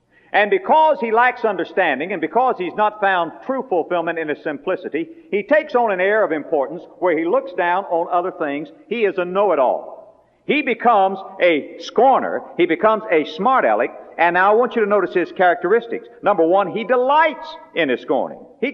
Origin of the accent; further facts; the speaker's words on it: West Palm Beach, Florida, United States; born there; I started to say, "Well, I was born in West Palm Beach."